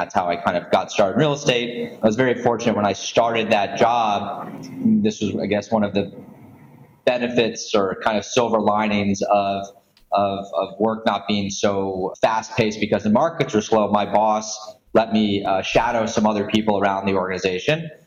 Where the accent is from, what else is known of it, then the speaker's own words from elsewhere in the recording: Houston, Texas, United States; also born or lived in Atlanta / Washington DC; So my quick background, I grew up in Houston. I went to college in Atlanta, lived in DC for a handful of years after that.